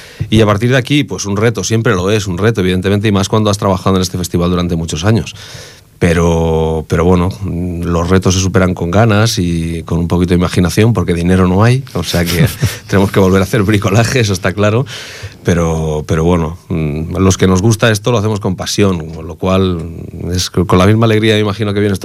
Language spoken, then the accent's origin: Spanish; Cerdanyola del Vallès, Catalonia, Spain; somos pues gente de Cerdanyola, gente que a lo mejor ya no vivimos en Cerdanyola ahora, pero que hemos nacido allí